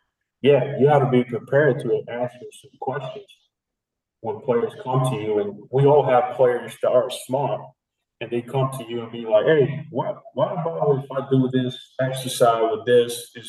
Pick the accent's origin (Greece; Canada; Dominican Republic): Dominican Republic; English is a second language; now in United States; I learned that my first spring training in the United States. I was a kid from the Dominican, show up to stretch, and I didn't know where like place the cones right